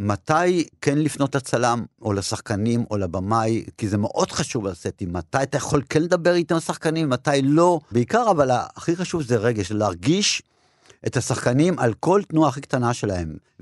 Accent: Jerusalem, Jerusalem District, Israel; גדלתי בירושלים, שירושלים הייתה בעיניי אז כמו מושב. היו שכונות של בתים

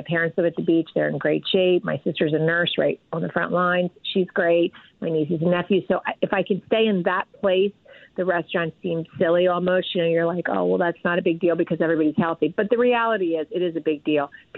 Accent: Kennett Square, Pennsylvania, United States; I grew up in Kennett Square, but have been in the restaurant business about 40-some years

